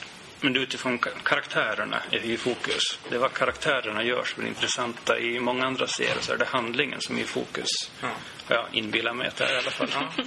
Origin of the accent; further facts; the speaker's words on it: Åland, Finland; now in Sweden; Ja, jag är en ålänning på drift här i Sverige. Bott i Sverige sedan 98